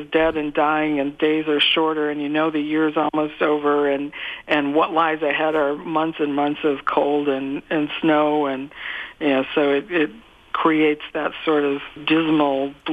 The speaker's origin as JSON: {"language": "English", "region": "Minnesota", "country": "United States", "said": "Well, I'm from Minnesota originally"}